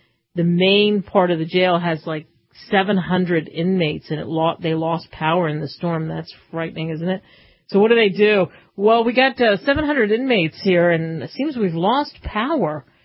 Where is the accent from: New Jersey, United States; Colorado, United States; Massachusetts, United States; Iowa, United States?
New Jersey, United States; Since I grew up outside of the Jersey Pine Barrens, it was people would talk about Bigfoot.